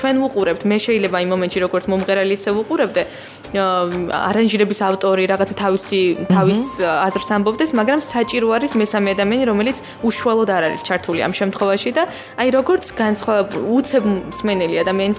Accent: Guria, Georgia; ამიტომ არის რომ რაღაც გურული ვარ და გურული სიჩქარეც წელს ესე

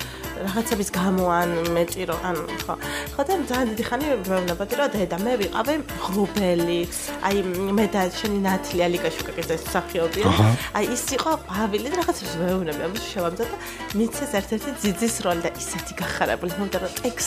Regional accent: Tbilisi, Georgia; ეს თბილისური რაღაცა უბანში გავიზარდე, სადაც აი კერძო ბინებია და ძალიან ისეთი სამეზობლო და

